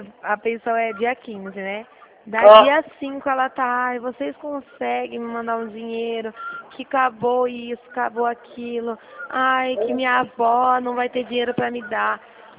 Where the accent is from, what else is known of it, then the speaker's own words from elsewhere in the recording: Dracena, São Paulo, Brazil; Eu sou aqui de Dracena